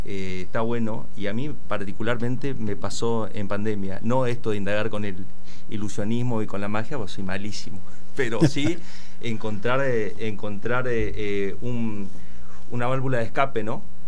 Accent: Mercedes, Argentina; moved away as an adult; now in Buenos Aires, Argentina; Soy nacido en Mercedes y me vine a los 19 años para Buenos Aires a emprender.

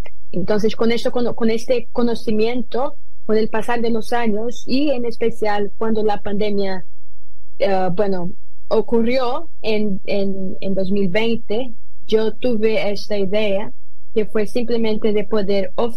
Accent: Brazil; Spanish is a second language; also born or lived in United States; yo soy brasileña, como se ha comentado, pero yo he vivido por algunos años en Estados Unidos y por allá he vivido en Silicon Valley, en el Valle del Silicio

